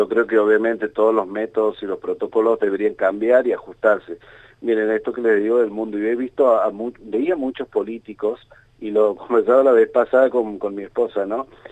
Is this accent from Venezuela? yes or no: no; Santiago del Estero, Argentina; como argentino, como santiagueño